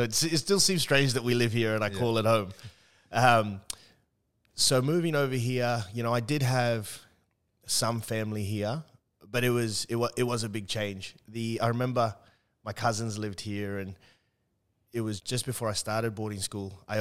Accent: Port Moresby, National Capital District, Papua New Guinea; Born and raised in Port Moresby. So growing up, it was always soccer and cricket.

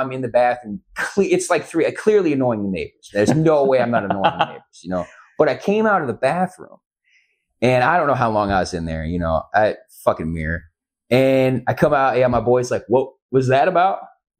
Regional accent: Illinois, United States; I get people saying, you know, no, I'm from Central Illinois, surrounded by cornfields.

